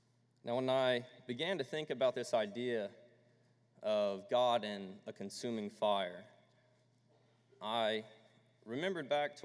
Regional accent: Texas, United States; Now, I'm from Texas, and I come from a large metropolitan area, and so that's why our land is in Oklahoma

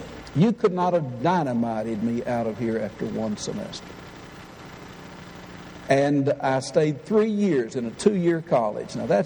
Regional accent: Paris, Tennessee, United States; B.B. James was my preacher as I was growing up in Paris, Tennessee.

